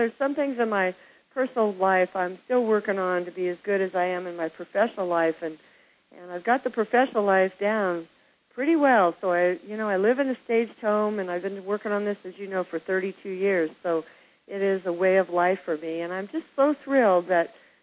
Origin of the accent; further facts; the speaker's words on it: Kansas, United States; accent: Southern; And see, I was raised in Kansas, so when I start talking to you, my Southern accent, it just starts hatching out of there, Eric.